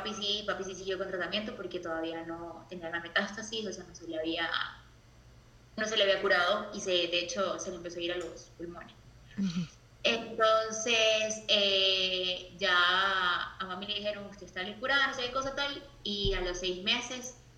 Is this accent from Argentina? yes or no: no; Maracaibo, Zulia, Venezuela; now in San José, Costa Rica; Obviamente Maracaibo. Bueno, yo primero me vine como en el 2002.